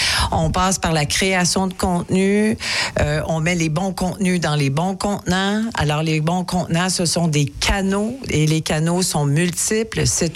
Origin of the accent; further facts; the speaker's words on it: Montreal, Quebec, Canada; born there; En fait, je suis une polyglotte. Moi, je suis née à Montréal, mais j'ai eu une famille qui a déménagé à travers le Canada.